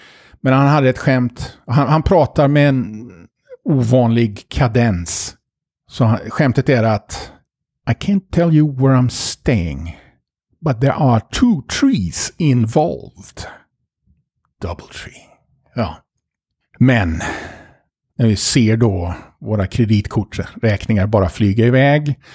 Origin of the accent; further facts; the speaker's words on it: Sweden; jag vet inte om det är för att jag är svensk eller för att jag bara är vek.